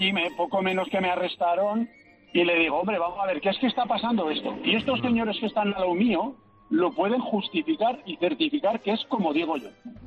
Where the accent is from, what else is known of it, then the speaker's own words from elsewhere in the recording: Zaragoza, Aragon, Spain; soy taxista de Zaragoza.